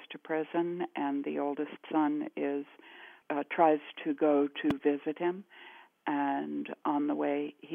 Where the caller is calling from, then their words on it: Southern Pines, North Carolina, United States; I'm calling from Southern Pines, and my favorite family movie is Sounder.